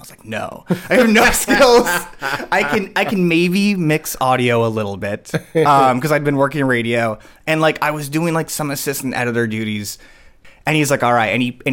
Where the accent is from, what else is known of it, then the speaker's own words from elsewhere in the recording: Los Angeles, California, United States; I'm from Los Angeles, born and raised.